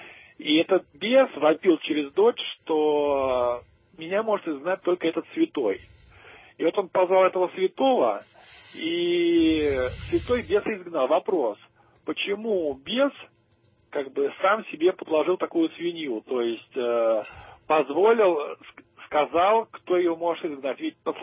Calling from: Moscow, Russia; я из Москвы.

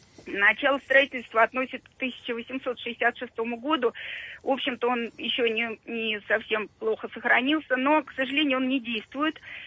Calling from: Moscow, Russia; я из Москвы, но вот более уже 30 лет моя семья имеет дом в деревне, вернее, селе Заборовье Калининского района Тверской области.

